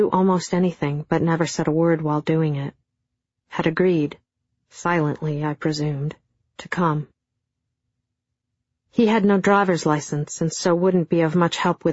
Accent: Minnesota, United States; but I was from Minnesota and everything would be fine.

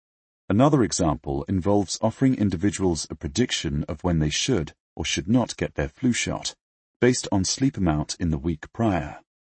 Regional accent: United Kingdom; now in United States; colleagues, friends, and family in the United States and in my home country of the United Kingdom.

